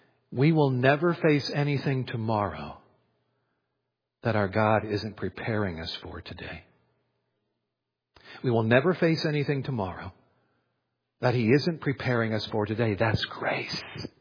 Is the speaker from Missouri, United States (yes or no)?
yes; Adrian, Missouri, United States; There are a few things that stick out in my memory about my hometown of Adrian, Missouri, like 1982.